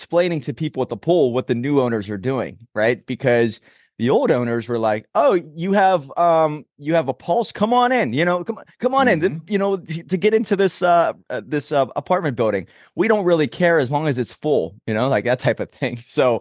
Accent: Pittsburgh, Pennsylvania, United States; "I'm from Pittsburgh."

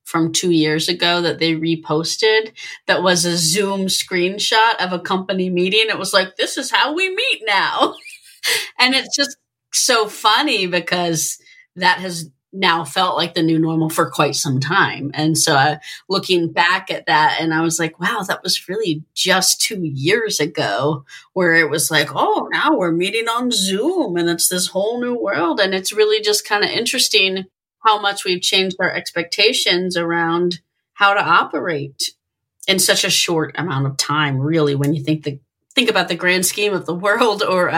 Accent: Texas, United States; Like, I grew up in Texas, have been going down to Texas a lot lately to see family.

